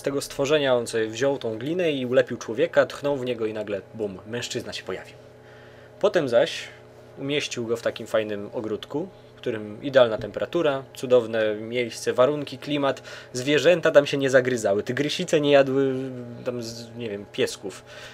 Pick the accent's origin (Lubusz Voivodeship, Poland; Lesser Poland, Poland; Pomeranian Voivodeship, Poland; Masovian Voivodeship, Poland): Masovian Voivodeship, Poland; Mińsk Mazowiecki; jestem z Mińska Mazowieckiego, mieszkam dalej w Mińsku Mazowieckim, mam 18 lat